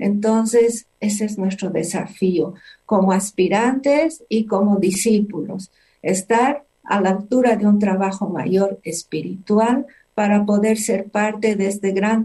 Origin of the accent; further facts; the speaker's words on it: Bolivia; solo decirte que soy de Bolivia.